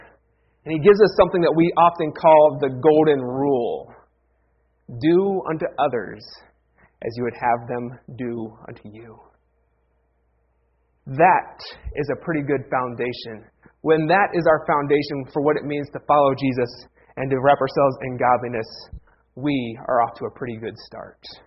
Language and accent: English; Ohio, United States; I grew up in Ohio. We have family as far as Nebraska, Colorado.